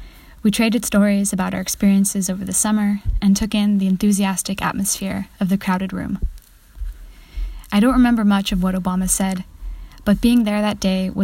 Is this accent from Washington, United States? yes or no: no; Grand Rapids, Michigan, United States; She had moved from Chicago, Illinois, to my hometown of Grand Rapids, Michigan for the summer and fall